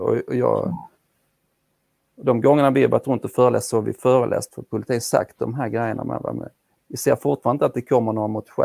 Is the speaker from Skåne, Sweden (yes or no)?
yes; Åhus, Skåne, Sweden; accent: Skåne; jag hoppas de förstår min skånska då, för jag kommer från Åhus där vi inte riktigt kan säga ö på något normalt sätt.